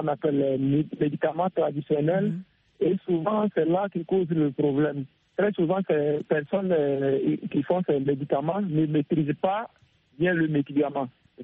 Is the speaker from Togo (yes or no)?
yes; Togo; born there; now in Côte d'Ivoire; je suis en Côte d'Ivoire, précisément à Bengo. Je suis né au Togo.